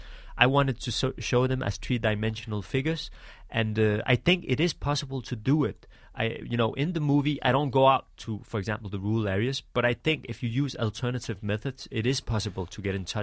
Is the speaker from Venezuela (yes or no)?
no; Denmark; So I tell them that I'm actually from Denmark, and then they start to regard me as a foreigner, actually.